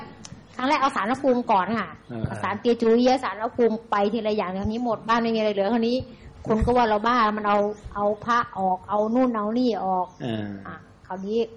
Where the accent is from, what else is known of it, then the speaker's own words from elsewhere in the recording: Sisaket, Thailand; หนูมาจากศรีสะเกษค่ะ